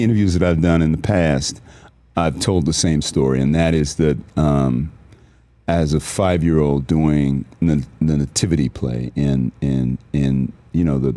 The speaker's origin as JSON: {"language": "English", "region": "England", "country": "United Kingdom", "tie": "born or raised there"}